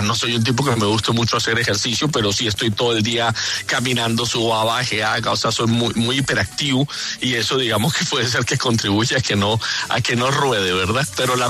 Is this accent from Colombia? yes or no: yes; Barranquilla, Atlántico, Colombia; tendría que hablar de mi tierra también, de Barranquilla.